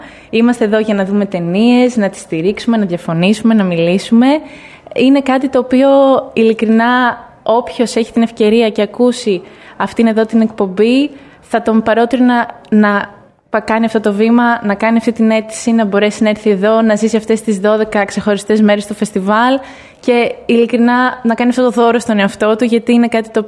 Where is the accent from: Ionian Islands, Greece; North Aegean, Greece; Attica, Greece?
Attica, Greece; Athens; now in Venice, Italy; Είμαι από την Ελλάδα και συγκεκριμένα από την Αθήνα.